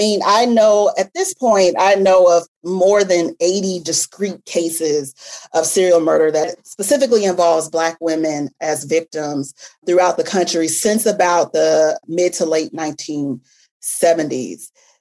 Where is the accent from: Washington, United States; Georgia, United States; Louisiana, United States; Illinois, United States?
Illinois, United States; about two and a half hours south of Chicago. And between 2003 and 2004, 9 Black women were murdered in my hometown.